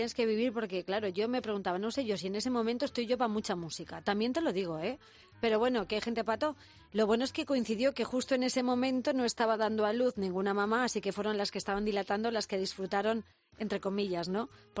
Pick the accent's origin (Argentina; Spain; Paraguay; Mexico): Spain; Pedro Muñoz, Castilla-La Mancha; para la gente de mi pueblo de Pedro Muñoz